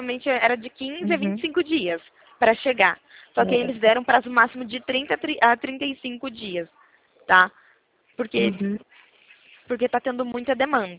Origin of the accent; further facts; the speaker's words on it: Limeira, São Paulo, Brazil; eu sou daqui do interior de São Paulo.